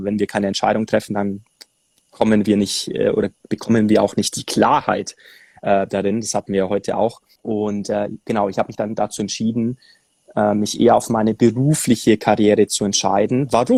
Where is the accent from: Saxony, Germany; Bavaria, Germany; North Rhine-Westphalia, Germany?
Bavaria, Germany; Also ich bin aufgewachsen im Allgäu